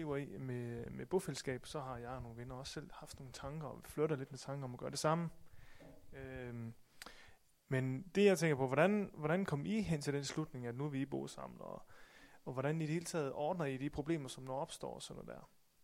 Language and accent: Danish; Thisted, North Denmark Region, Denmark; jeg kommer fra Tisted.